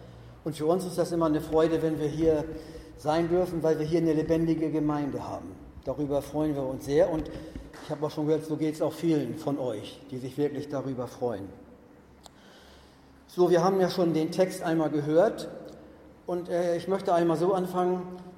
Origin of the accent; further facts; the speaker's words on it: Hamburg, Germany; ich komme aus Hamburg.